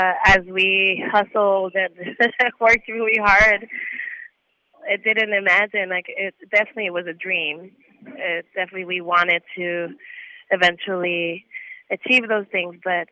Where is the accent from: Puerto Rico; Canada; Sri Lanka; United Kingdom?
Puerto Rico; Yeah, so I grew up in Puerto Rico, and I grew up listening to all kinds of music